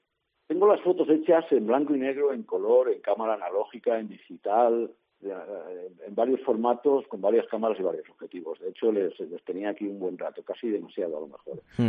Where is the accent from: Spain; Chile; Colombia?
Spain; Valencian Community; moved away as an adult; now in Ávila, Spain; Yo el año pasado me vine a vivir a Ávila, en lo que cuando lo cuento aquí llaman el viaje inverso, ¿no? Porque yo soy valenciano y digo, me he venido a vivir a Ávila por voluntad propia